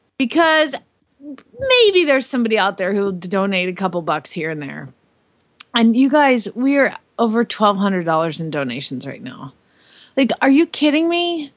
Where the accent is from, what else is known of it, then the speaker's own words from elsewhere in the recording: Georgia, United States; I mean, I grew up in Georgia where September, you start to get a little bit of cooler, crisper air.